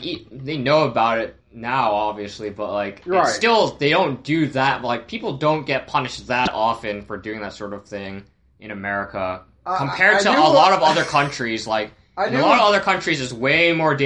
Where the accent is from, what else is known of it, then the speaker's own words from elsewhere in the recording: Hong Kong; because I grew up in Hong Kong